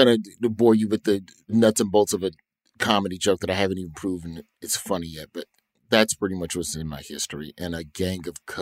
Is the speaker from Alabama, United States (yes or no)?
yes; Alabama, United States; I'm from Alabama. So that's like the soundtrack of my childhood, bro.